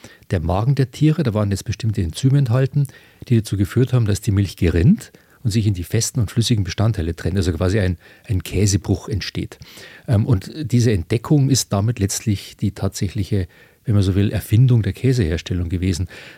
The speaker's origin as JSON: {"language": "German", "town": "Munich", "region": "Bavaria", "country": "Germany", "said": "dass ich als Münchner beim Leberkäse primär an den bayerischen Leberkäse denke."}